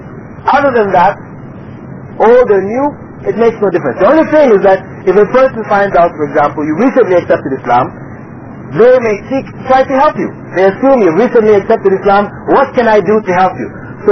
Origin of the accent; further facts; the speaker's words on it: United States; I'm from America.